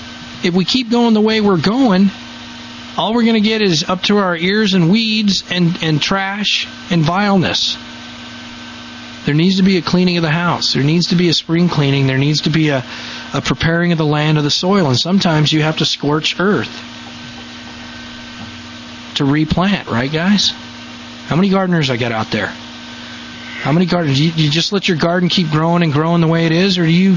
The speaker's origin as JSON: {"language": "English", "country": "United States", "said": "I'm Dutch and I'm Scottish and I have a whole lot of anguish to direct towards the English. And I'm American. I'm an American."}